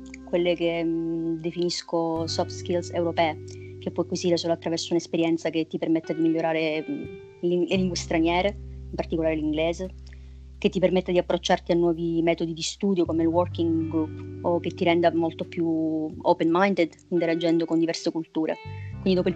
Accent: Acireale, Sicily, Italy; vengo da Cireale, ho studiato relazioni internazionali.

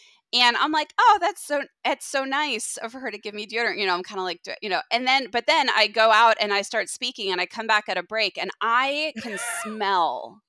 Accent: Seattle, Washington, United States; And I'm from Seattle. I live in Seattle. I've been in Seattle for 20 years.

